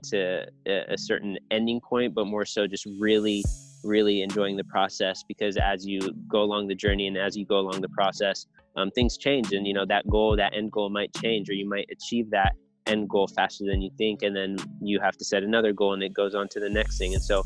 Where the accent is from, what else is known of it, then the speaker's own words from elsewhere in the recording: Bay Area, California, United States; I think growing up in the Bay Area, just in general, the game will choose you, period. You know, when you grow up out here.